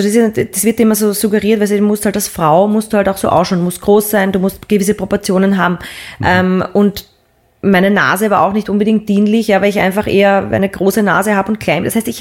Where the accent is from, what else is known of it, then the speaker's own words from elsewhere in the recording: Vienna, Austria; Ich bin in Wien aufgewachsen und war sehr früh schon unterwegs